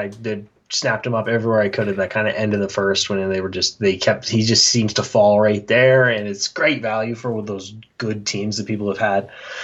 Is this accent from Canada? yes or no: yes; Canada; I'm Canadian.